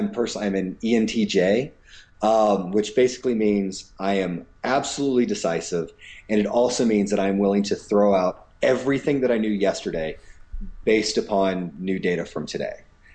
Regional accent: the South, United States; I grew up in the South, and so right, I mean, I am as homogeneous as you can get

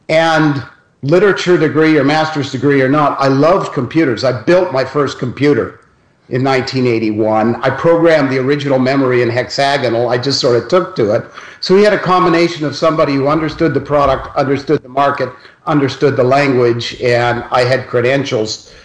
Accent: Los Altos, California, United States; I grew up in the Bay Area, Los Altos, California, close to San Francisco.

